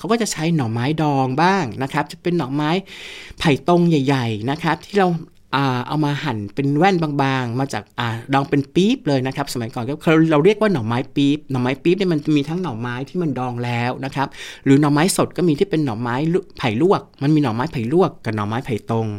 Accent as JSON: {"language": "Thai", "region": "Southern Thailand", "country": "Thailand", "said": "เราเรียกว่าคนใต้เรียกว่าร้อยจังหู้หรือว่าร้อยแรงเป็นต้นนะครับคนไทยภาคกลางเราเรียกแกงส้มปักใต้ว่าแกงเหลือง"}